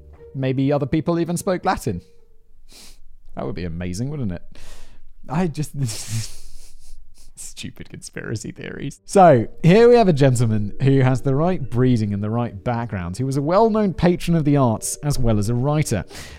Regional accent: United Kingdom; And I'm British.

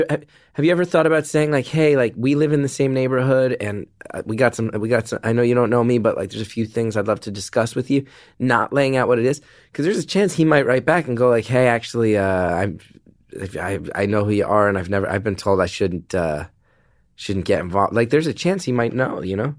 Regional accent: New Jersey, United States; I'm an idiot from New Jersey.

